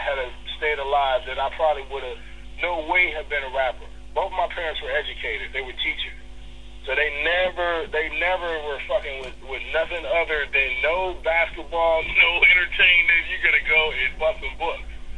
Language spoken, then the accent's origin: English; Albuquerque, New Mexico, United States; also born or lived in Detroit; I was born in Detroit, and when my mother passed when I was 9, my dad got remarried. We lived in Albuquerque, New Mexico